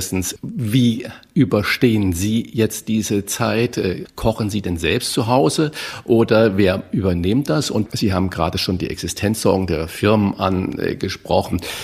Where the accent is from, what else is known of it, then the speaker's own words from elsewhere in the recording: Saarland, Germany; born there; Ich bin ja auch gebürtiger Saarländer